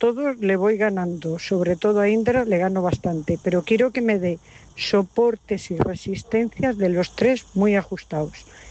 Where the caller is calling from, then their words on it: Alicante, Valencian Community, Spain; de Alicante.